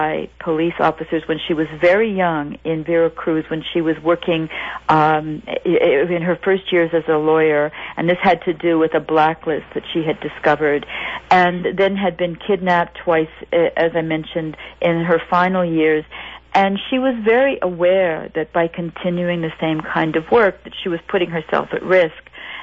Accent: Canada; even though for me as a Canadian it's balmy in Washington.

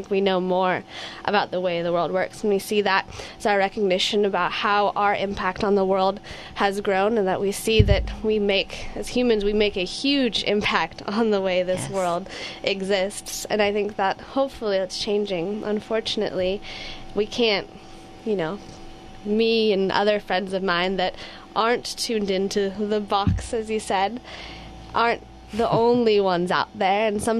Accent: Oregon, United States; as she said, I'm 19. I'm from Southern Oregon, and I was born in a one-room cabin with no electricity or running water, and I was raised without television.

